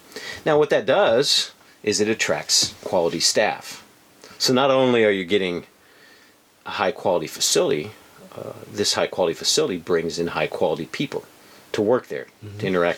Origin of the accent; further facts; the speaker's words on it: Germany; moved away as an adult; now in United States; Even though I have American last name and an American accent, I grew up in Germany.